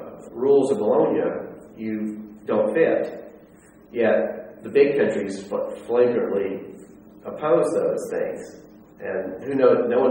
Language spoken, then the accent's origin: English; Greensboro, North Carolina, United States; now in Amsterdam, Netherlands; Greensboro.